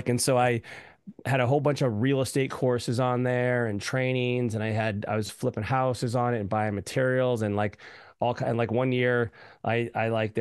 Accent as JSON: {"language": "English", "town": "Raleigh", "region": "North Carolina", "country": "United States", "tie": "born or raised there"}